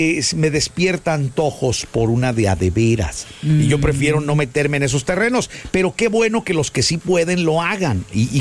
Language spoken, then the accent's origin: Spanish; Jalisco, Mexico; Yo que soy tapatío, me he comido como 100 guajolotas y como 5 tortas de tamal.